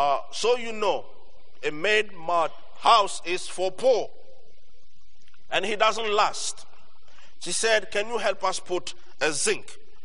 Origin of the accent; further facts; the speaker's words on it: Togo; I don't know about me, but I'm from Togo, the place to go.